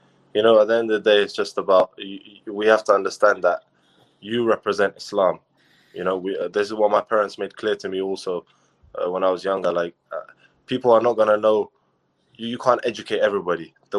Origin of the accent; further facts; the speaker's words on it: London, United Kingdom; Well, I grew up in London